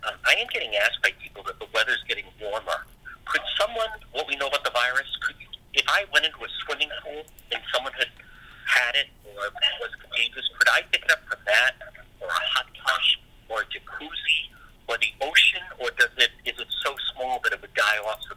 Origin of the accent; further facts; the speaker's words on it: Cranston, Rhode Island, United States; but since growing up in Cranston, we were taught that a hair salon's an essential business.